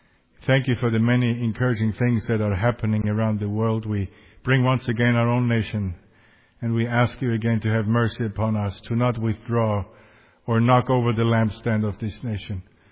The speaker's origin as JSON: {"language": "English", "town": "Linz", "region": "Upper Austria", "country": "Austria", "tie": "born or raised there", "said": "I landed in my hometown Linz, went to my mother's apartment, took a shower, repacked, and drove right to the Czech Republic a couple of hours later, about an hour away. I lived or I grew up very close to the Czech and German border"}